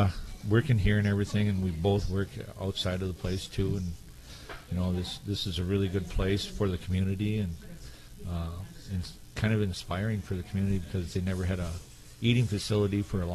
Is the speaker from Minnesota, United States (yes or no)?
yes; Minnesota, United States; I'm just south of town, about 10 miles from White Earth here. I kind of went to Richwood School when I was younger and went on to Bakke Church and then into Detroit Lakes School and left the school in there and kind of resided on the reservation all my life